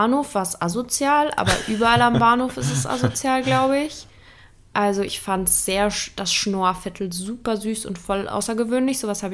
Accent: Saarland, Germany; born there; Ich bin Nordlicht, ne? Geboren im Saarland, aber meine Mama und meine Oma und mein Opa kommen aus Bremen.

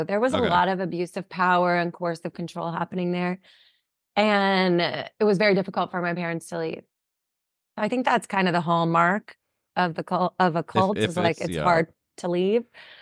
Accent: the South, United States; because I grew up in the South, and the paradigm in the South is the way to popularity

